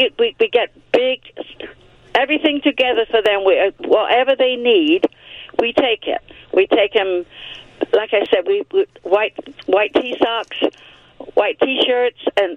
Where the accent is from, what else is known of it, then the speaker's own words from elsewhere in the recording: London, United Kingdom; now in United States; I'm from London.